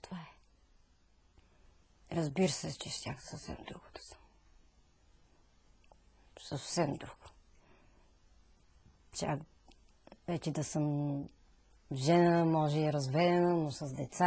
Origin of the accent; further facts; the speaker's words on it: Vietnam; Bulgarian is a second language; now in Bulgaria; Защото знам, че не съм, вече не съм виетнамка. Не се чувствам никак добре там.